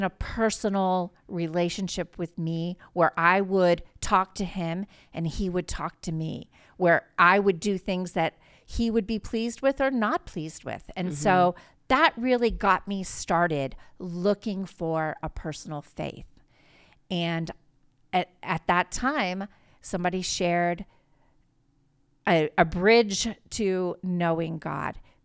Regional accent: Springfield, Virginia, United States; Well, I grew up in Springfield, Virginia, which is just down the road in Northern Virginia, grew up there from fourth grade on.

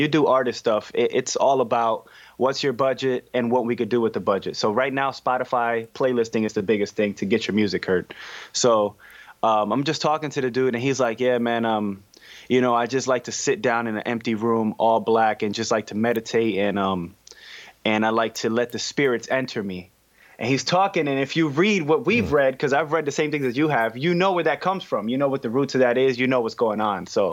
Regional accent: Connecticut, United States; now in Bridgeport, United States; Okay, I'm from Connecticut. I'm living here in Bridgeport.

